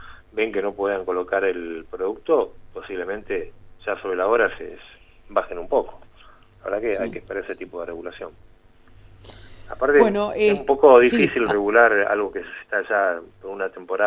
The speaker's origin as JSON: {"language": "Spanish", "town": "Moreno", "region": "Buenos Aires Province", "country": "Argentina", "said": "conozco el conurbano, yo soy de Moreno"}